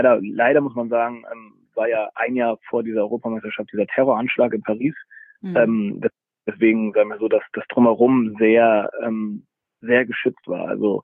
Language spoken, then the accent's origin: German; Hamburg, Germany; Also man hört es ja auch, ich bin Hamburger durch und durch. Und mein Papa halt Österreicher